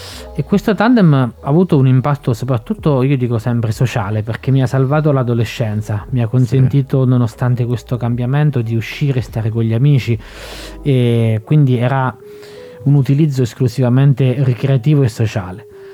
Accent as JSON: {"language": "Italian", "town": "Ascoli Piceno", "region": "Marche", "country": "Italy", "said": "io sono di Ascoli"}